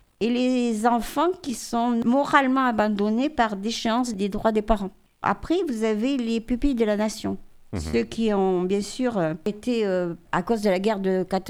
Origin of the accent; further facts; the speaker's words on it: Basque Country, Spain; now in France; moi, je sais que je suis basque du nord de l'Espagne